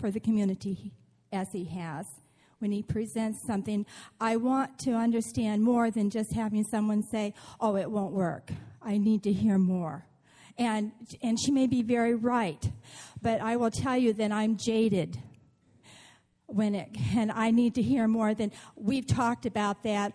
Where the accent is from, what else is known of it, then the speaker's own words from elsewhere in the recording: Cuesta by the Sea, California, United States; Good evening. … from Cuesta by the Sea.